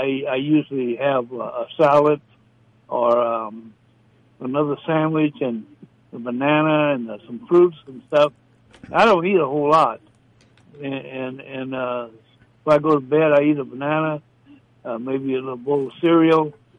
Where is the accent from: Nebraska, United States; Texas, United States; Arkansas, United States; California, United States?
Arkansas, United States; because I was brought up in Arkansas.